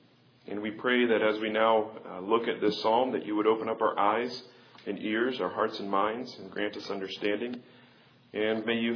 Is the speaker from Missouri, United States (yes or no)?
yes; Kansas City, Missouri, United States; growing up in Kansas City, I was a Chiefs fan, so I couldn't stand the Broncos anyway because they were our rival.